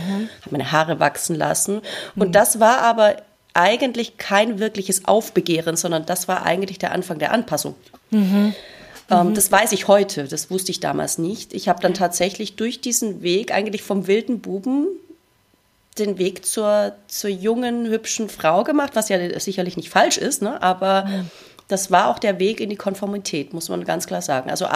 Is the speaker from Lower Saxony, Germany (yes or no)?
no; Baden-Württemberg, Germany; born there; ich bin ja gebürtige Schwäbin